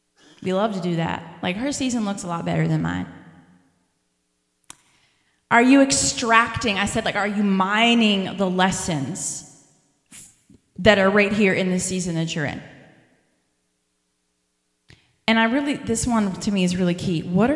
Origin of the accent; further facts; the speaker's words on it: Pittsburgh, Pennsylvania, United States; you know, I've grew up with all four seasons, right? I'm from Pittsburgh. We have all four.